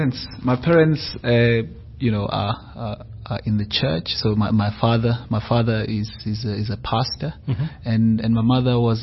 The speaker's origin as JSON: {"language": "English", "town": "Durban", "region": "KwaZulu-Natal", "country": "South Africa", "tie": "born or raised there", "said": "I am Durban born and raised. Mm-hmm. I grew up in Durban and studied in Durban."}